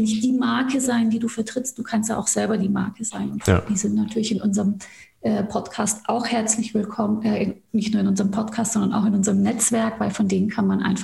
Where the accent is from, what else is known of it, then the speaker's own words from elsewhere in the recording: Stuttgart, Baden-Württemberg, Germany; now in Berlin, Germany; ich war immer die Türkin, das Gastarbeiterkind, also gerade in Stuttgart und wo ich aufgewachsen bin, da ist ja alles auch nochmal ein bisschen ländlicher.